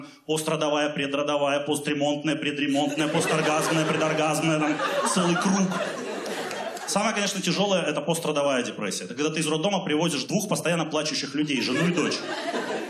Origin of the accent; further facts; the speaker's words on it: Siberia, Russia; А дело в том, что я из Сибири, понимаете, у нас в Сибири культ мяса.